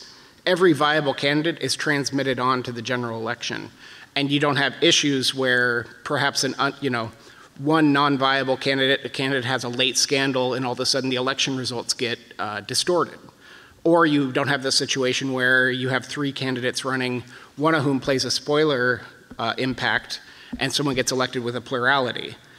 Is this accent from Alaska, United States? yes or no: yes; Alaska, United States; I'm the weirdo from Alaska. So in Alaska, you may have heard, or you may not have, we've passed sort of a revolutionary new election system.